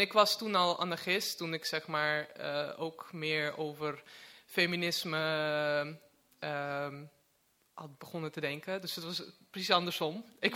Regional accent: Latvia; Dutch is a second language; now in Netherlands; Ik kom uit Letland

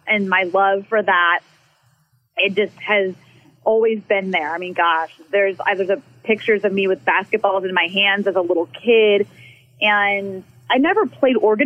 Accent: The Woodlands, Texas, United States; I grew up in the Houston area, in a suburb called Woodlands, pretty well known for athletics and for sports.

